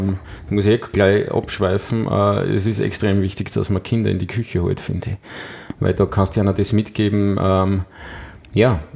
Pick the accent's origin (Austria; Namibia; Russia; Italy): Austria; Upper Austria; ich bin am Fuße des Siriuskugels aufgewachsen. Mhm. Die ersten also 7 Lebensjahre meiner Kindheit.